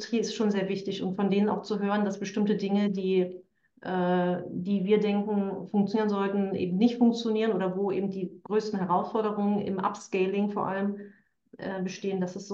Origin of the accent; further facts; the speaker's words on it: Saxony, Germany; Aber Sächsisch wird in meiner Heimatstadt wenig gesprochen. Das ist eine Mischung aus dem Berliner Dialekt, dem Görlitzer Dialekt und dem Schlesischen so ein bisschen